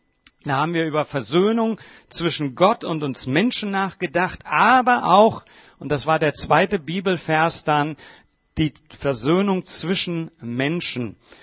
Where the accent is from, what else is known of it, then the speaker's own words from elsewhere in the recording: Bad Zwesten, Hesse, Germany; Das ist mein Geburtshaus, wo ich aufgewachsen bin, in Bad Swesten. Und dort in der Leomühle bin ich geboren worden